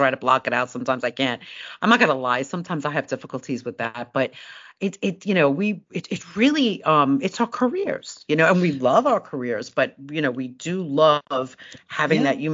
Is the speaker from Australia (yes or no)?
no; Ireland; I'm Irish.